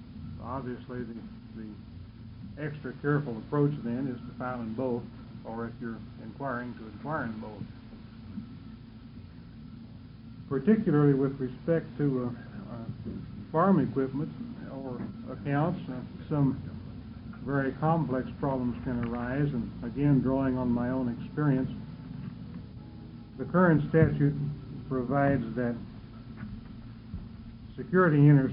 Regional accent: Eugene, Oregon, United States; I'm a lawyer from Eugene

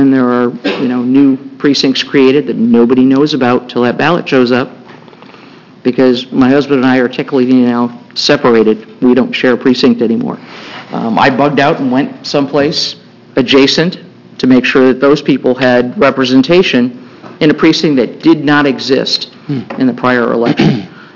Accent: United States; I'm also from Linn County.

